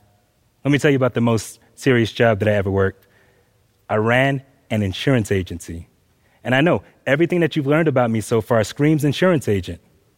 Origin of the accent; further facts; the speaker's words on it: Atlanta, Georgia, United States; I grew up in Atlanta, Georgia, and I didn't know very many white people, but I was raised in a Southern black church